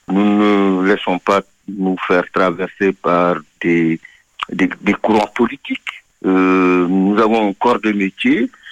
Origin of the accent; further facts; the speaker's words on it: Senegal; also born or lived in Cape Verde; je viens du Sénégal en partie parce que je suis originaire des îles du Cap-Vert. Mes parents ont immigré au Sénégal.